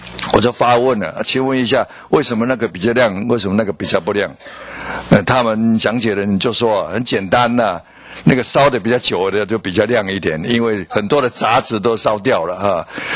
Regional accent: United States; 就是我们美国人也说啊 ，no pain no gain。

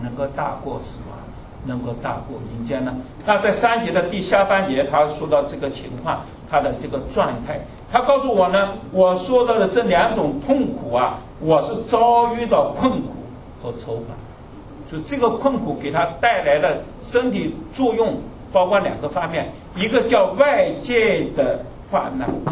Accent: China; moved away; 我们在中国，小时候在国内的时候，不像现在啊。我们那个时候游泳没有游泳池的啊，我们游泳都是跑到那个河里头，跳到河里去学游泳的啊

